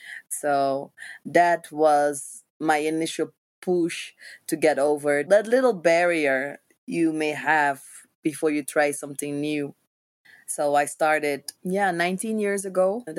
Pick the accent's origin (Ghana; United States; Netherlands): Netherlands; also born or lived in Ethiopia; I was adopted from Ethiopia to the Netherlands. And I was raised in the Netherlands.